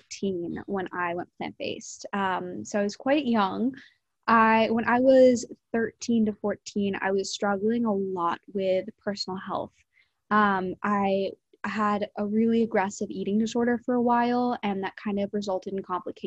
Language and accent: English; New Jersey, United States; also born or lived in England; I was born in England, actually, and that's kind of where my family lives right now. But I moved to New Jersey when I was little, and I grew up on a campus of a private high school